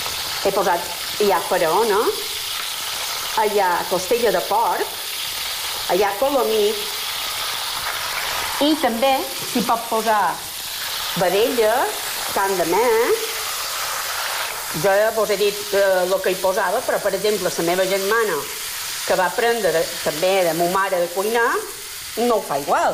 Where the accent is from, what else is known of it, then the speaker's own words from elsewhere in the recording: Sa Pobla, Balearic Islands, Spain; I som dues germanes de la Pobla, que no som cuineres.